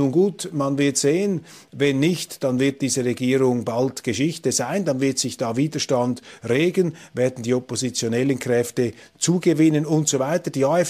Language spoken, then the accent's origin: German; Switzerland; Als Schweizer sowieso nicht.